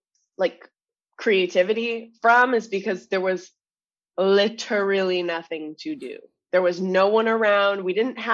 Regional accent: Orono, Ontario, Canada; I am from this very, very small town, like 2.5 hours outside of Toronto. Mm-hmm. I grew up on 46 acres of land.

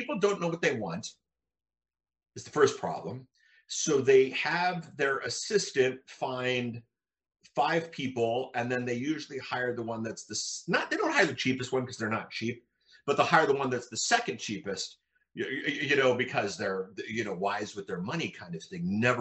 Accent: Germany; I grew up in Germany. My folks worked for the US military. And I grew up in Germany, and I love European food.

